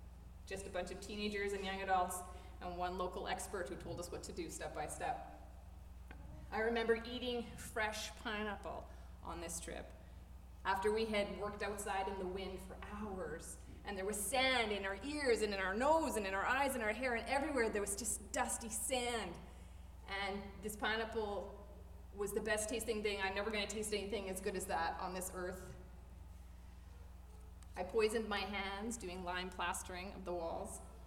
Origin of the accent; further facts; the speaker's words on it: Edmonton, Alberta, Canada; also one in downtown Edmonton, which was my hometown.